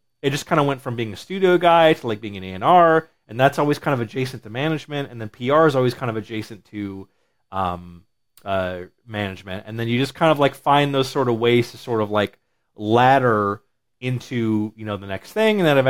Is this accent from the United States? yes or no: yes; Muskegon, Michigan, United States; No, I'm from Muskegon, so Muskegon is right along Lake Michigan.